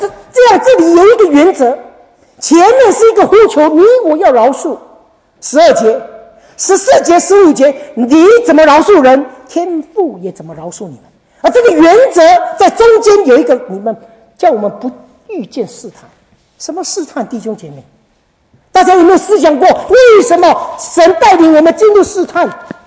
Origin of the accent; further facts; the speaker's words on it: China; 我刚才讲我们中国人的文化很难的，中国人的文化是不容易的